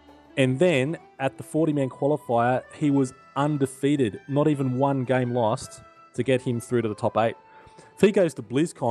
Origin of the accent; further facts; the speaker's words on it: Australia; Because I come from Australia, I just want to say that there are two Australian players that are playing in the Asian region.